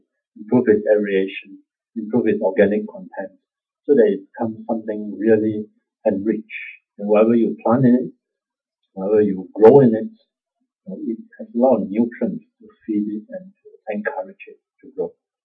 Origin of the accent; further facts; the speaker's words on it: Singapore; So this, we're Singaporean, very efficient.